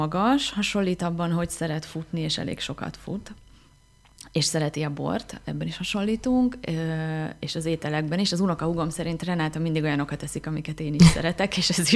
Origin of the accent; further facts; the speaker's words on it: Szekszárd, Tolna, Hungary; moved away as an adult; now in Budapest, Hungary; Szekszárdon nőttem fel, 18 éves koromig éltem itt, aztán egyetemre mentem el Budapestre, és ott is ragadtam